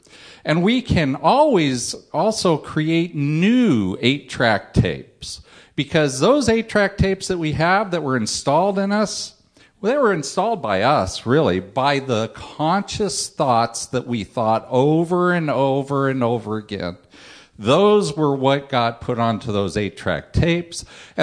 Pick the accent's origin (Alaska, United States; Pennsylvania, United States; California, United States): Alaska, United States; And I grew up in Alaska. I've seen a lot of snowflakes.